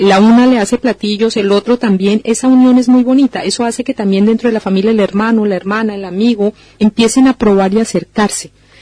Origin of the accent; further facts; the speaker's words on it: Colombia; now in Spain; yo soy una mujer colombiana con título homologado, manejo el español, he respetado las leyes desde aquí, soy egresada de una universidad española